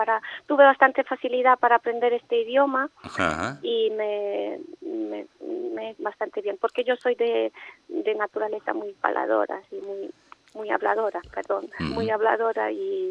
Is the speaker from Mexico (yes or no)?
no; Romania; Spanish is a second language; now in Negreira, Spain; Yo soy rumana. Llevo 14 años aquí en Negreira.